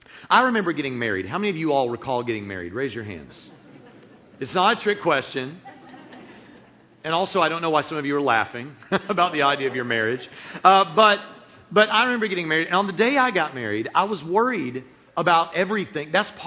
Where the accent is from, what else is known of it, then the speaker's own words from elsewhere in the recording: Nashville, Tennessee, United States; By the way, I'm not actually a northerner. I'm from Nashville, Tennessee.